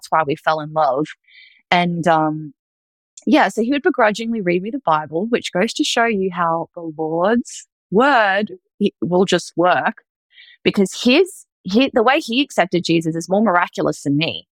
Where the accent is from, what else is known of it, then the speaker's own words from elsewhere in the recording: Australia; now in United States; He hears my accent. He's like, where are you from? I'm like, Australia. And he's like, what are you doing here? Because it's a small town in Ohio.